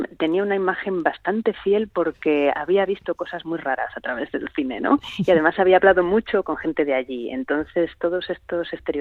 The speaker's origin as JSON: {"language": "Spanish", "region": "Galicia", "country": "Spain", "tie": "born or raised there", "said": "Yo soy de Galicia, a la que yo viví creciendo allá, ¿no?"}